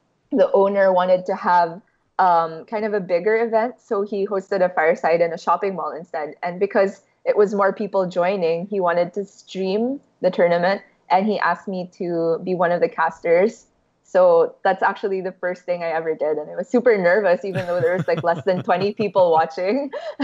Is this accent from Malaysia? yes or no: no; Philippines; English is a second language; I'm actually from the Asia Pacific region. I'm from the Philippines